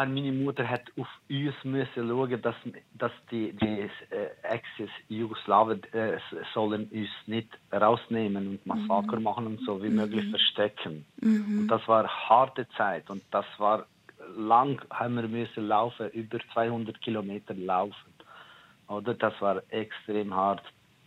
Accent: Kosovo; now in Switzerland; in Kosovo bin ich aufgewachsen.

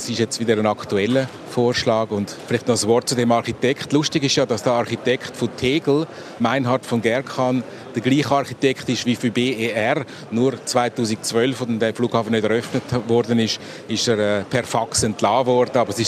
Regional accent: Switzerland; als Schweizer oder auch wo aus einem Land kommt, wo die direkte Demokratie kennt

